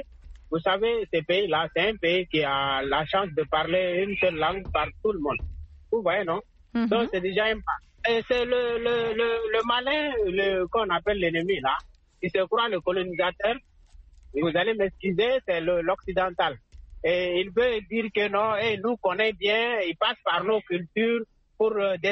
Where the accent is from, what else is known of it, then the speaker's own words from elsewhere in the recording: Burkina Faso; now in Senegal; moi je suis burkinabé ici en Casamance.